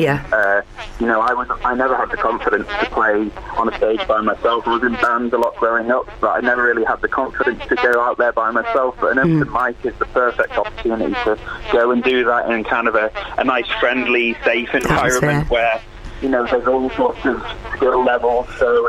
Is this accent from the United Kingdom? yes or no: yes; Chester, North West England, United Kingdom; So, I'm from Chester.